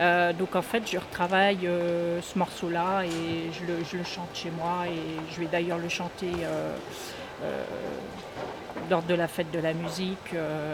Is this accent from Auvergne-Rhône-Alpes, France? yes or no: no; Brittany, France; Et je viens des Côtes d'Armor, hein, et je venais tout juste de m'installer dans mon studio.